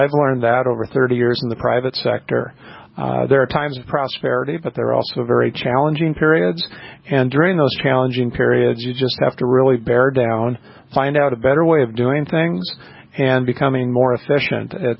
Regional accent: New York Mills, Minnesota, United States; also born or lived in Fargo; I grew up in New York Mills, Minnesota. I was born in Fargo and went to high school in Minnesota, in New York Mills, Minnesota, and then after high school went back and attended NDSU.

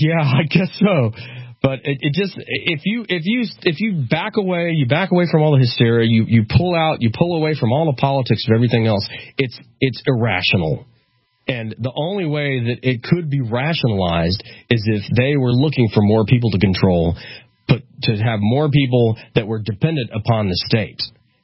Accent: Guatemala; Guatemala is my home country, and I love the people down there.

